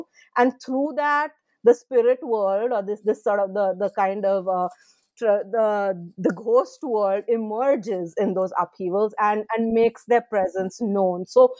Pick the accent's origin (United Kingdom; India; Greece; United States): India; born there; I was born in India, I studied in India